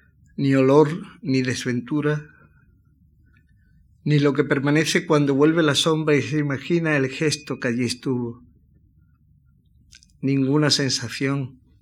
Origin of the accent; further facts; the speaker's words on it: Cádiz, Andalusia, Spain; Yo soy de Cádiz, he vivido toda mi infancia y mi juventud, mi primera juventud, en una casa de Cádiz, mi paisaje eran esas azoteas blancas y lejanamente el mar